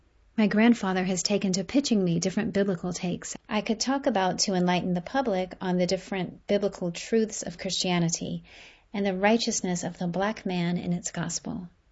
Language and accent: English; Columbus, Ohio, United States; My family elides my sexuality during my annual visit back to my hometown of Columbus, Ohio.